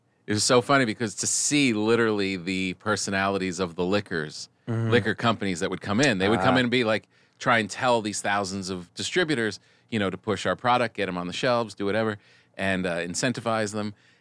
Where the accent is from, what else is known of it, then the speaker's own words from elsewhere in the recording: New Jersey, United States; I was New Jersey.